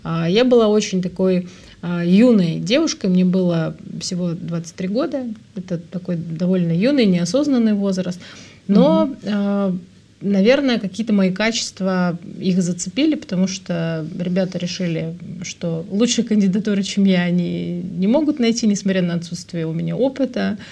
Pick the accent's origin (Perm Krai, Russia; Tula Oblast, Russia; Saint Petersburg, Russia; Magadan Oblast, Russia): Saint Petersburg, Russia; born there; я родилась в Ленинграде, потому что в 80-м году он еще назывался Ленинград.